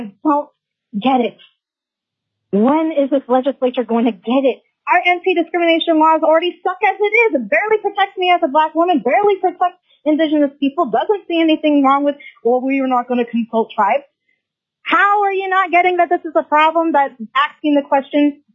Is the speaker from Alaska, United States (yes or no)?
yes; Fairbanks, Alaska, United States; I am from the Chino Dene Lands here in Fairbanks.